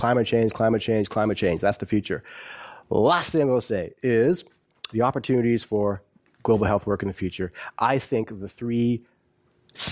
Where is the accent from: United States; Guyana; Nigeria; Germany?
Guyana; moved away; I'm part of a mass migration. I come from Guyana, and everyone like me who's well-educated from that country left, right, for other reasons, separately, individually, as part of your family.